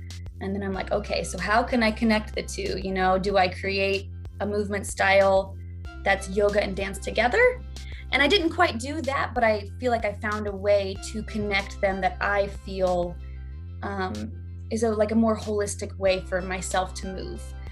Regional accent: Illinois, United States; I moved away from Illinois, that's where I'm from, moved to California, and I started dancing in a group.

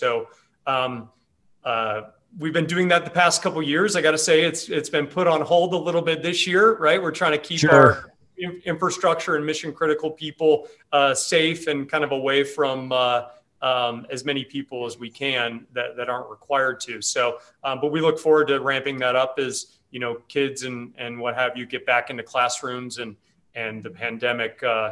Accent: Park City, Utah, United States; Had the opportunity of growing up in Park City, Utah.

